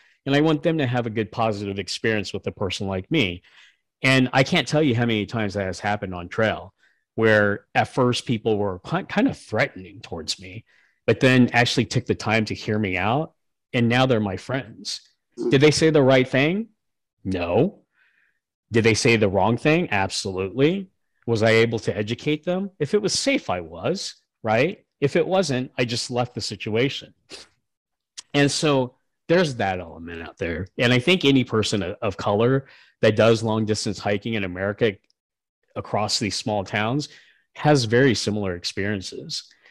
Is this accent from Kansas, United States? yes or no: yes; Kansas, United States; You know, I'm from Kansas. We don't lock up our dogs either